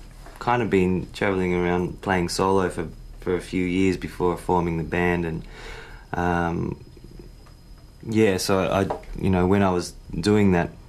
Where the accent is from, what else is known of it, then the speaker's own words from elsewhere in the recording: Victoria, Australia; Boolara Folk Festival is kind of a bit out of town. It's back near my hometown, actually